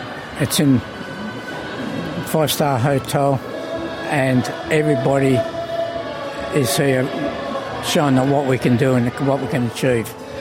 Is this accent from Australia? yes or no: yes; Australia; I grew up as an Australian and went to school, spoke good English, had a good job.